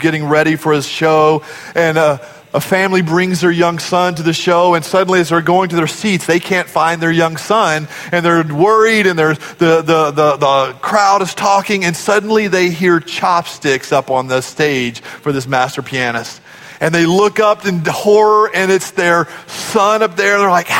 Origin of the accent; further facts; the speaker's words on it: Sweeney, Texas, United States; born there; I was born in Sweeney, Texas.